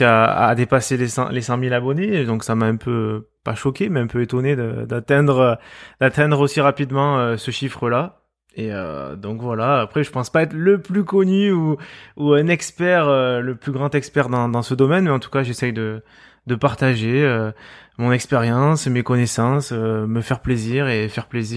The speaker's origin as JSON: {"language": "French", "town": "Marseille", "region": "Provence-Alpes-Côte d'Azur", "country": "France", "accent": "Marseille", "said": "Je suis marseillais, on peut l'entendre très certainement à ma voix. J'ai 27 ans"}